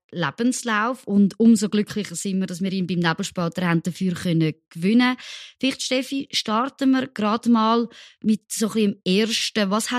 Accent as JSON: {"language": "German", "country": "Switzerland", "said": "wo ja auch total so in unserem Verständnis als Schweizer widerspricht"}